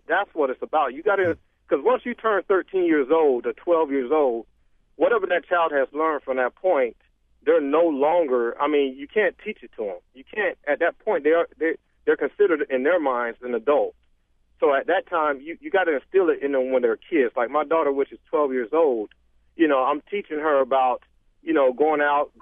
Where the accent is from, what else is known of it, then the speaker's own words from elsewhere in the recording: Miami, Florida, United States; now in Jacksonville, United States; I grew up in the ghetto. I'm from Miami and currently living in Duval County in Jacksonville.